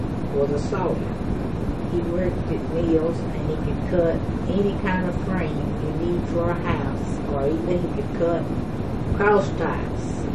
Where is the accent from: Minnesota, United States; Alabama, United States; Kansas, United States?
Alabama, United States; Stevenson; born there; I was born in Stevenson, Alabama.